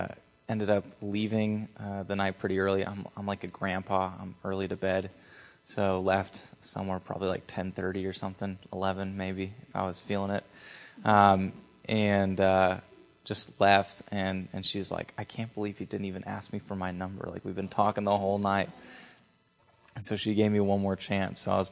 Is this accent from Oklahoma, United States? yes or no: no; Simsbury, Connecticut, United States; Yeah, so I grew up in the Northeast, so I'm a Northeasterner from Connecticut, right outside of Hartford.